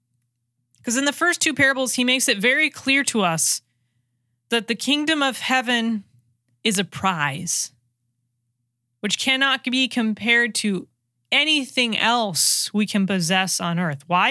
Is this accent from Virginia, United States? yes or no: no; California, United States; So I live in Iowa. I'm originally from California, so I don't have any family out here in the Midwest.